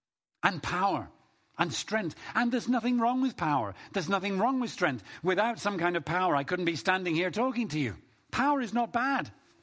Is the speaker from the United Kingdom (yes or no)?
yes; United Kingdom; as British people in our culture, we have a thing, like some other cultures, but not all other cultures, we have a thing about keeping up appearances.